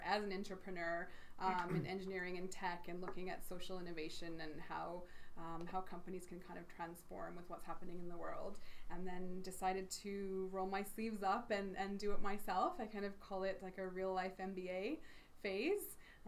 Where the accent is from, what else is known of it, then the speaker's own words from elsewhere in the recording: Calgary, Alberta, Canada; I was in the UK, and I've moved back to Calgary, which is my hometown.